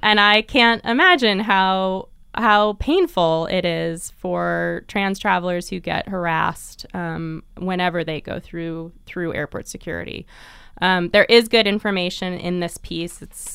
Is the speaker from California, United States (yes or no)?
yes; San Francisco, California, United States; San Francisco, my hometown, little shout out